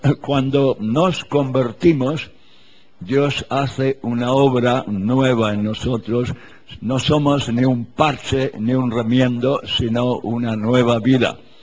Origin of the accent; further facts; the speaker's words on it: Buenos Aires, Argentina; born there; yo soy compatriota, nací en Buenos Aires, ¿no?